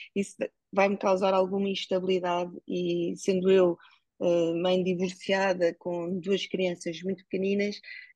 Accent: Portugal; porque sou portuguesa, não é?

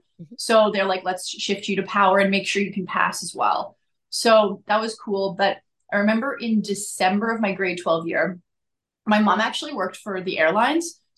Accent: Calgary, Alberta, Canada; also born or lived in Vancouver; I was born in Vancouver, but my family had moved to Calgary. So I had this desire to kind of go back to my original home.

